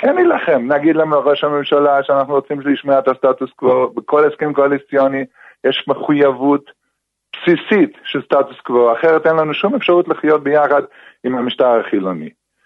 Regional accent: Jerusalem, Jerusalem District, Israel; אני כן יליד מאה שערים, אני גאה בזה

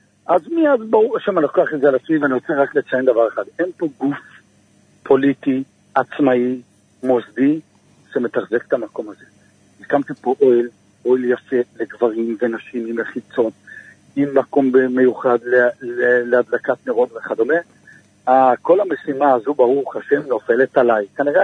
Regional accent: Jerusalem, Jerusalem District, Israel; אני ירושלמי

